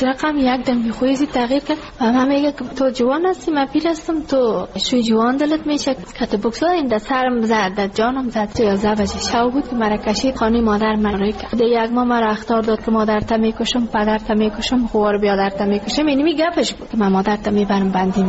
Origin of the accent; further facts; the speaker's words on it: Ghazni, Afghanistan; now in Kabul, Afghanistan; ما کابل آمده از غزنی هستیم